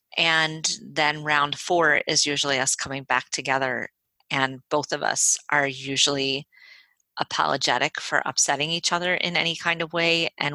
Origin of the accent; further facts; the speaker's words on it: New Jersey, United States; You know, I'm from Jersey. I fight all the time.